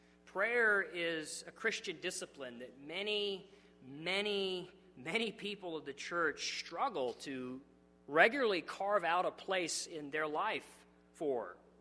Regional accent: New Mexico, United States; because I grew up in New Mexico, and out in the desert, the desolate deserts of New Mexico

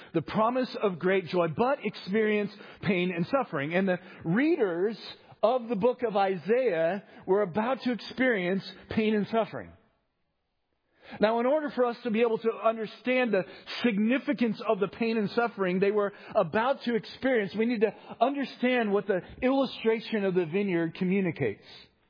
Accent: Los Angeles, California, United States; It reminds me of my childhood. I grew up in Los Angeles the first few years of my life. And so I was drawn to a couple of TV shows that were anchored in Los Angeles.

